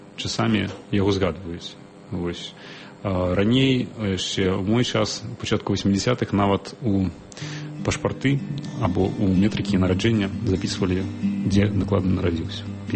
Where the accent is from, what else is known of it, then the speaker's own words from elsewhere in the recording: Zadnye, Vitebsk Region, Belarus; born there; Я нарадзіўся ў вёсцы на Талачыншчыне, Віцебская область. Вёска называецца Заднё, з такой дзіўнай назвай, але вёска... Зараз так называецца. Раней яна складалася з двух частак, адна з которых называлася Пьемонт. Вось, менавіта ў гэтай частцы вёскі я нарадзіўся.